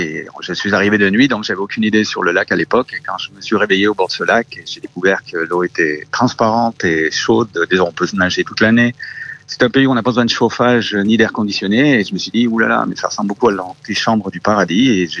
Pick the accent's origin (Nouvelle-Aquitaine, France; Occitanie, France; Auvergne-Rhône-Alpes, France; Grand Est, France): Auvergne-Rhône-Alpes, France; Grenoble; now in Guatemala; Grenoble, je viens de Grenoble.